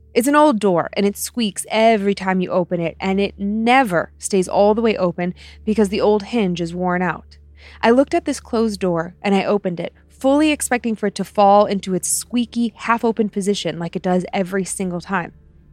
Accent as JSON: {"language": "English", "region": "Tennessee", "country": "United States", "lives_now": "Florida, United States", "said": "We're originally from Tennessee. We've lived here once before."}